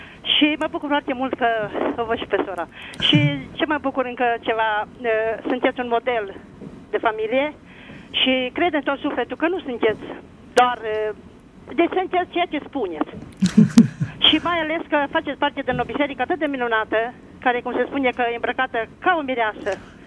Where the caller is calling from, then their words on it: Arad, Arad County, Romania; din Arad.